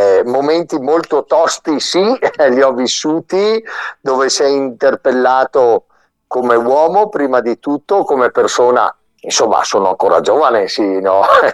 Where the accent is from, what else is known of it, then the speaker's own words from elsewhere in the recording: Germany; now in Nebbiù, Italy; io sono nato e cresciuto in Germania, poi dalla Germania sono arrivato qua a Nebbiù